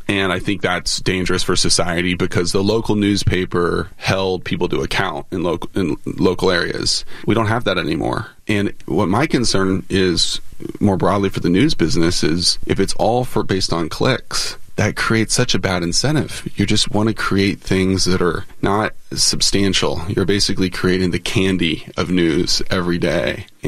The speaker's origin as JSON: {"language": "English", "region": "Alaska", "country": "United States", "tie": "born or raised there", "said": "I went to American University. I grew up in Alaska. Those are two very different worlds politically, right?"}